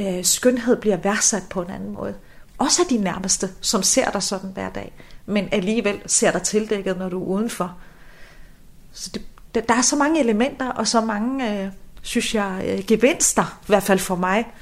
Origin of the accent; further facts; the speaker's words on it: Region of Southern Denmark, Denmark; jeg er dansker, jeg er sønderjyd, jeg har arabiske aner, palæstinenser oprindelse. Jeg er bare mig. Nu bor jeg jo i Midtjylland